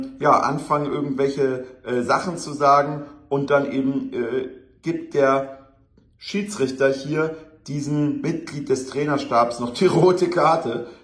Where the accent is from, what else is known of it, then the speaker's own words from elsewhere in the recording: Germany; Auch Deutschland hat halt eben verloren und da muss ich als Deutscher das einfach akzeptieren